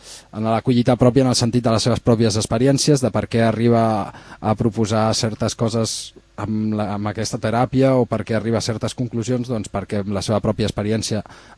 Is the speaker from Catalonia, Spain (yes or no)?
yes; Barcelona, Catalonia, Spain; I som de Barcelona